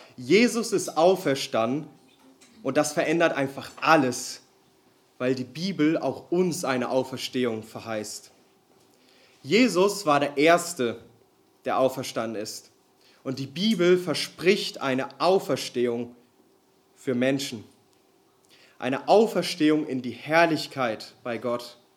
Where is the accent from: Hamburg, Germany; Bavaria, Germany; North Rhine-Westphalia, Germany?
North Rhine-Westphalia, Germany; Bielefeld; born there; ich bin 23 Jahre alt. Geboren wurde ich in der schönsten Stadt Deutschlands, Bielefeld. Aufgewachsen bin ich im Nachbardorf von Marco